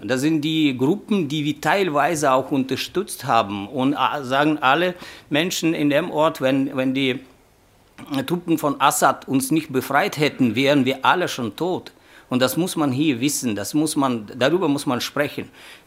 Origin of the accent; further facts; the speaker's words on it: Syria; German is a second language; Zuerst sind wir alle Syrer und danach.